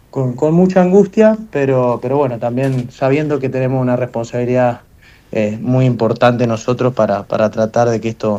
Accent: Argentina

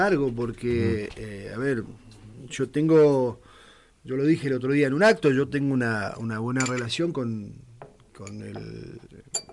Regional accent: Ingeniero Jacobacci, Río Negro, Argentina; Y es el pueblo el que yo elegí para vivir. Me tocó irme del pueblo a estudiar, me tocó irme a trabajar a otro lugar. Y siempre quise volver a mi pueblo.

